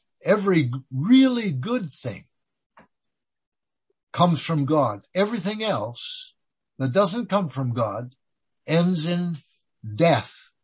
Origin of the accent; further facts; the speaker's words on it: British Columbia, Canada; born there; I was born in the Okanagan Valley of British Columbia.